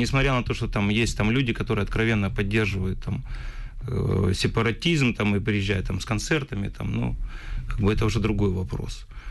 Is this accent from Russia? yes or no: no; Ukraine; Мне тете родной морду бить только из-за того, что я из Украины.